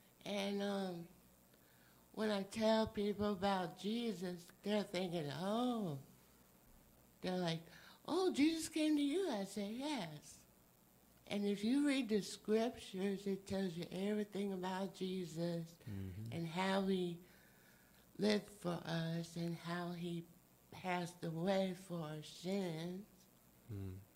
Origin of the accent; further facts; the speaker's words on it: South Carolina, United States; I'm from Fort South Carolina.